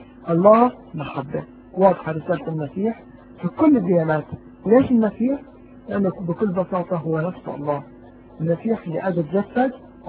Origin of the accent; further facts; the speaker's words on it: Palestine; وانا بحب احكي لكم انا فلسطيني